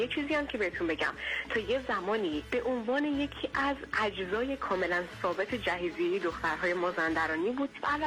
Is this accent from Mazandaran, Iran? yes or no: yes; Behshahr, Mazandaran, Iran; من اهل مازندرانم، شهرستان بهشهر،